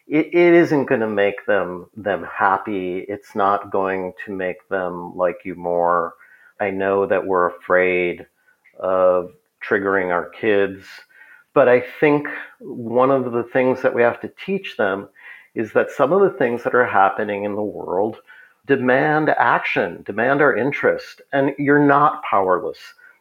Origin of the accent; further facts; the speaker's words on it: Minneapolis, Minnesota, United States; I grew up in Minneapolis and, you know, I know that I used to go skiing at these little ski hills around town.